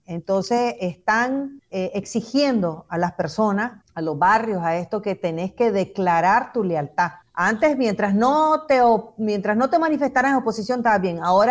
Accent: Nicaragua; si vos sos un nicaragüense asalariado, vos le tenés pánico a eso. Porque solo escuchamos, bueno, yo lo viví

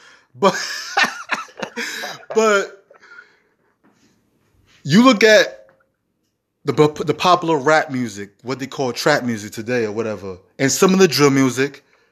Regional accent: Bronx, New York, United States; Because I hate it when people put me in a hip-hop box, even though I'm from the Bronx and whatnot.

